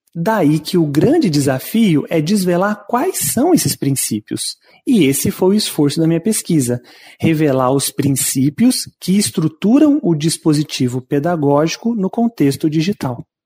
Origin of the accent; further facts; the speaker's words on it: Londrina, Paraná, Brazil; now in Vaiporã, Brazil; eu tenho 34 anos e eu sou natural de Londrina. Atualmente eu resido em Vaiporã